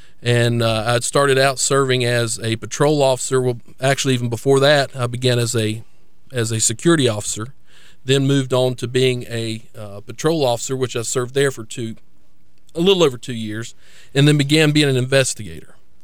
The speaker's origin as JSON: {"language": "English", "country": "United States", "said": "But as a Christian and as an American, I find it so important"}